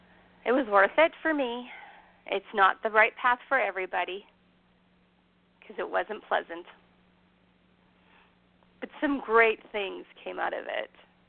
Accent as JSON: {"language": "English", "country": "Canada", "said": "Now, here's the thing. I'm Canadian, so I expect the apology."}